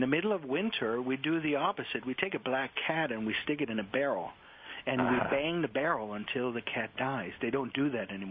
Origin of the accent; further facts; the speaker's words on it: Denmark; You know what we do in Denmark, where I'm originally from?